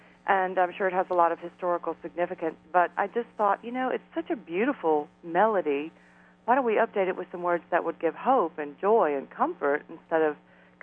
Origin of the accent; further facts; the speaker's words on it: Katy, Texas, United States; … and I, we were raised in Katy, which is just west of Houston. It's a kind of a small town. It used to be a rice farming community, and now it's part of basically western Houston.